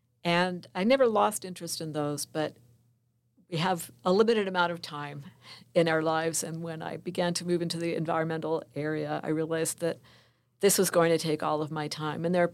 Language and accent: English; Maryland, United States; Yeah, I grew up in Maryland, not far from Washington, D.C., so it wasn't exactly the wilderness